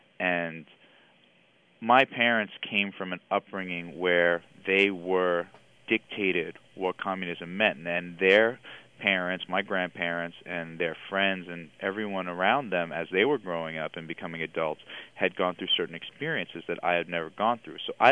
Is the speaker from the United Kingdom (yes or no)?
no; United States; Well, I'm an American. I've grown up here. I've spent, my entire life here, basically.